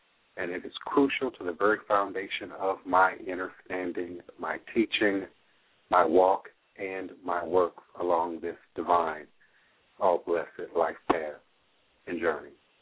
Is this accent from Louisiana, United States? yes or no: no; Washington, District of Columbia, United States; also born or lived in Maryland; Yes, I grew up in the Maryland, D.C. area, Washington, D.C.